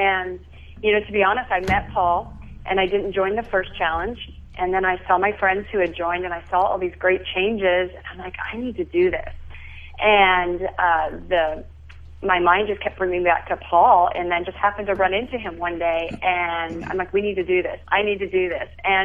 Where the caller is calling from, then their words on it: Las Vegas, Nevada, United States; Las Vegas.